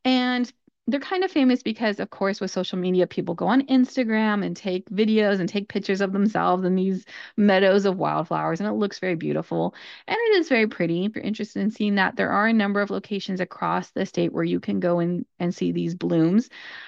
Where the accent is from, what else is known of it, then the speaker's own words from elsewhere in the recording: California, United States; I hope you learned a little bit about California, my home state, and the state that I love so much.